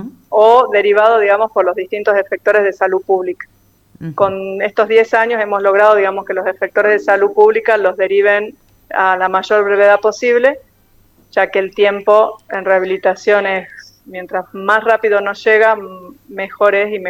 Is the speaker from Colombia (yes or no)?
no; Argentina; nosotros que somos argentinos